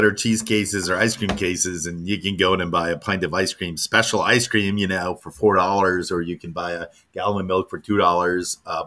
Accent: Louisiana, United States; now in Madison, United States; and I came from Louisiana where the music scene, no matter where you are, is big.

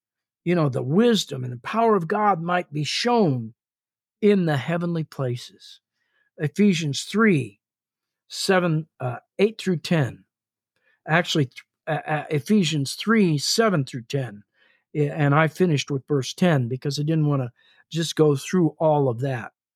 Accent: Midwest, United States; I was brought up in the Midwest in a very conservative Christian home. We went to the local Presbyterian church every Sunday

